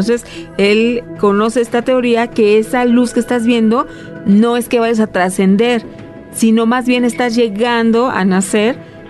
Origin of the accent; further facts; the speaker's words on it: Celaya, Guanajuato, Mexico; de Celaya. Bueno, pues muchos saludos.